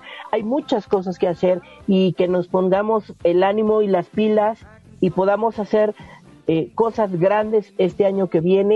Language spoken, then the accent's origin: Spanish; Mexico; nosotros como mexicanos el cambio es lo que nos detiene mucho para hacer muchas cosas, o nos da miedo o no nos gusta.